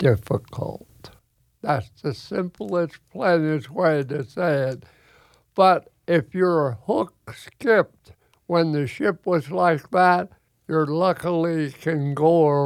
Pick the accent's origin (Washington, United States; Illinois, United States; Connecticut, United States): Connecticut, United States; New Haven; I lived right by the water growing up in New Haven, Connecticut, had my little boat.